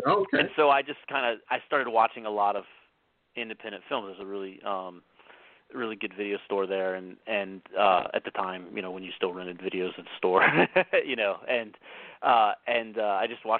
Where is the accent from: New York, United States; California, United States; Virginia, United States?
Virginia, United States; Richmond; My friend ended up staying home, and we grew up in Richmond, Virginia, and he ended up staying at home for a few months to like kind of work and make some money before he came to school.